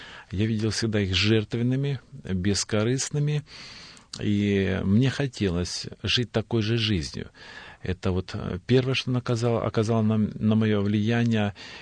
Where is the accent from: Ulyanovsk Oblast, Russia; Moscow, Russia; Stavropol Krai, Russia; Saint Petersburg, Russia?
Stavropol Krai, Russia; Nazemtsevo; born there; Я родился в поселке Наземцево, Ставропольский край, на Северном Кавказе, в центре Кавказских минеральных вод. У наших родителей большая семья, я родился пятым ребенком